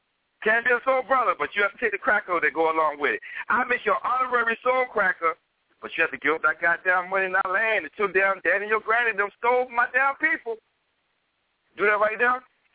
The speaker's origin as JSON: {"language": "English", "town": "Atlanta", "region": "Georgia", "country": "United States", "said": "Matter of fact, I'm from Atlanta."}